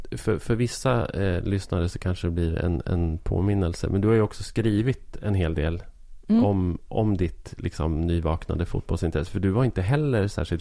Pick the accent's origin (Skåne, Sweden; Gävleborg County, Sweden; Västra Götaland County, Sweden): Gävleborg County, Sweden; Arbro; Men jag växte upp i Arbro